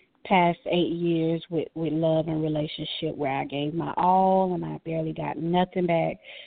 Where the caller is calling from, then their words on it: Florida, United States; I'm in Florida.